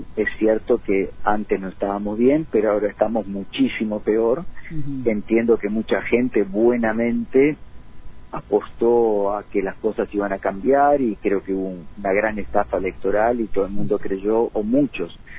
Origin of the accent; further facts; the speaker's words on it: Argentina; culturalmente como argentinos